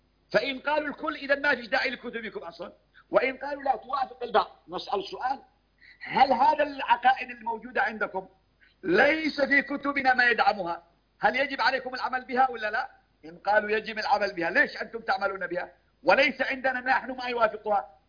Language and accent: Arabic; Yemen; وعندنا في اليمن